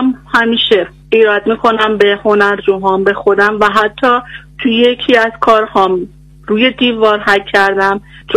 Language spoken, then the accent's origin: Persian; Isfahan, Iran; اهل اصفهان هستم.